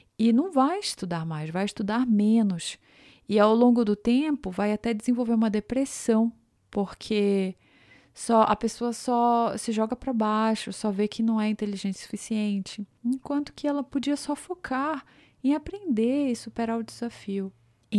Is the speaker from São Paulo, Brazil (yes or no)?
no; Belém, Pará, Brazil; E no meu ano ainda passaram duas mulheres de Belém, lá da minha cidade